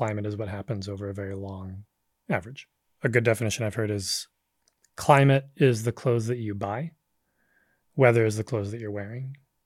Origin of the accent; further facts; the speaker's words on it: Wisconsin, United States; also born or lived in Michigan; Wisconsin and Michigan.